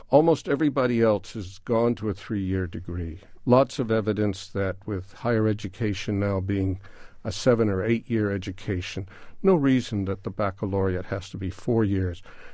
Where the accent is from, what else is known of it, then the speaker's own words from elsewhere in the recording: California, United States; Well, you don't know this. I'm actually a Californian.